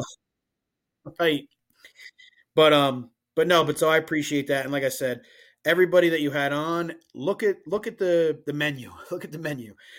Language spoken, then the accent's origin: English; New Jersey, United States; because I'm just from Jersey and that's a thing that we always said.